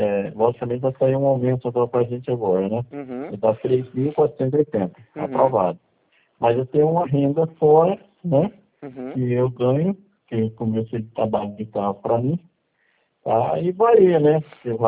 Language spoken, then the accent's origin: Portuguese; Angra dos Reis, Rio de Janeiro, Brazil; Eu sou de Angra, nunca saí de Angra, só para passear mesmo.